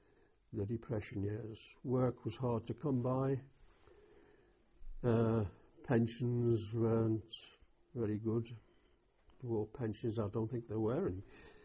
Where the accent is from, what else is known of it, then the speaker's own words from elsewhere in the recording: Liverpool, North West England, United Kingdom; born there; I was born in Wavertree, Liverpool.